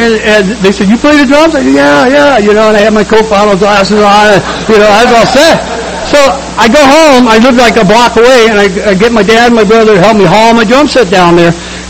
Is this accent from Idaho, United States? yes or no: no; Chicago, Illinois, United States; born there; I have to tell you a little bit about me real quick, and I was born in Chicago. Nothing special.